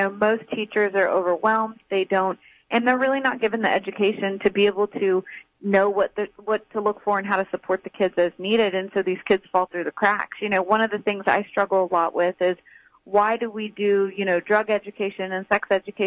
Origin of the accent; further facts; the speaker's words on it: Houston, Texas, United States; I grew up in Houston, went to a private school out in the Woodlands, very expensive college prep school